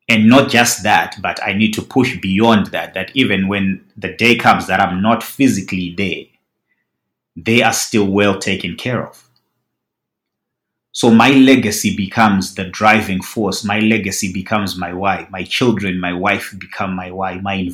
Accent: Zimbabwe; now in Australia; I grew up in Zimbabwe. Was I going to make it as much as I've made it now if I stayed in Zimbabwe?

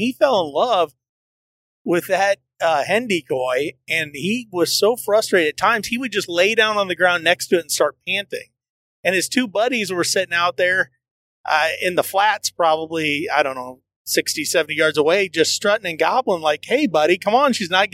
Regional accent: Indiana, United States; I'm from Indiana, you know, our hunting's okay.

